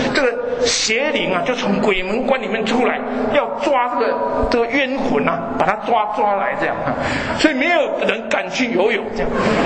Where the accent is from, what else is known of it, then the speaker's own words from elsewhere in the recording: Taiwan; 我在台湾长大，这样台湾很多这个民间的宗教